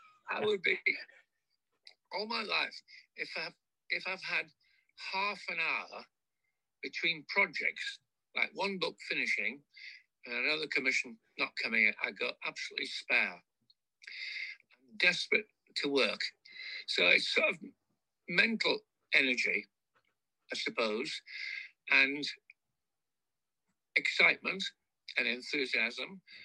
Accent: Scotland, United Kingdom; I'm not Welsh. I've got a Welsh surname, but I'm Scottish, born in Scotland. Parents are Scottish, grandparents are Scottish.

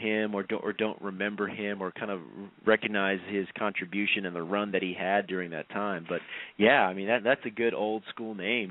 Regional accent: Houston, Texas, United States; I got to watch a lot of good old school wrestling growing up in Houston.

